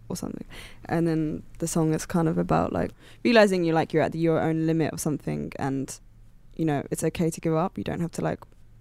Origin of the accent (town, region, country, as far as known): London, United Kingdom; born or raised there